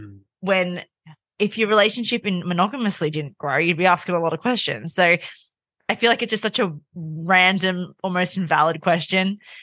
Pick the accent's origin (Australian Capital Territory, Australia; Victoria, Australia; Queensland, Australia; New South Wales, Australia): New South Wales, Australia; Sydney; I'm from Sydney, so I don't have family here.